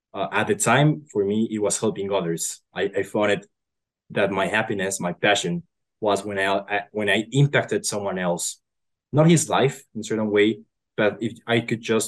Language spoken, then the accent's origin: English; Colombia; when I was very young, growing up in Colombia